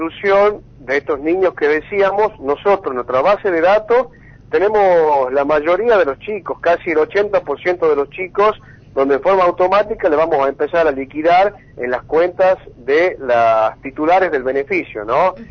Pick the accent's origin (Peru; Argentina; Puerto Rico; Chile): Argentina; como argentinos y argentinas